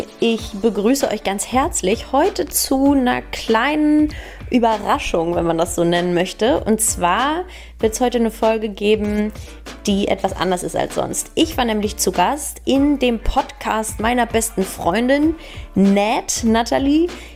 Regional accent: Hamburg, Germany; born there; now in Munich, Germany

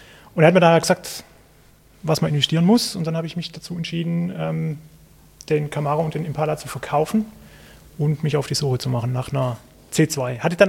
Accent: Baden-Württemberg, Germany; Ich meine, ich komme aus der Stuttgarter Gegend.

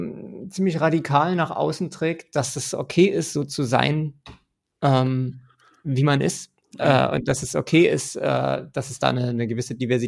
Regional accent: East Germany, Germany; vielleicht auch in meiner Identifikation doch als Ostdeutscher

